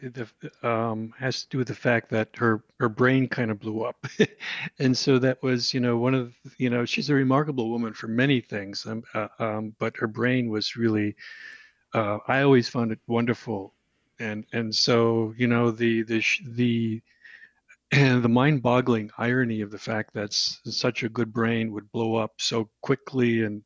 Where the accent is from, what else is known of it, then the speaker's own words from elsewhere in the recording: Buffalo, New York, United States; now in Arizona, United States; I've put my time in. I grew up in Buffalo, so I put my time in.